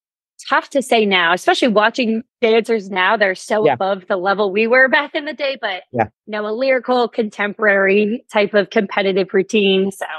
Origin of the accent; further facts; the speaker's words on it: Santa Clarita, California, United States; I grew up in Santa Clarita, California, which is like 2.5-3 hours south of SLO, near a little amusement park near Magic Mountain, if you've ever heard of it.